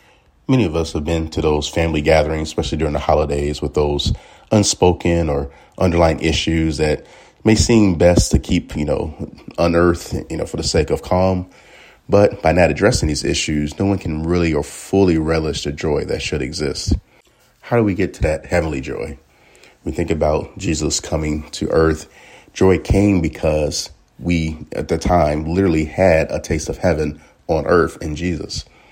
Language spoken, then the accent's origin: English; Chicago, Illinois, United States; now in Champaign, United States; Like many, I was a transplant from the Chicago area coming down here for school.